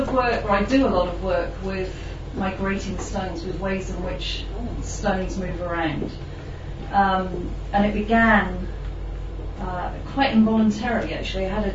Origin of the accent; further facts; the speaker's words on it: South West England, United Kingdom; I'm from Somerset in England in the very beginning, and my mum grew up in a very small village. And I've done a lot of travelling all my life, but my whole family have stayed in one place. I've got a huge family, and they're all around Bridgewater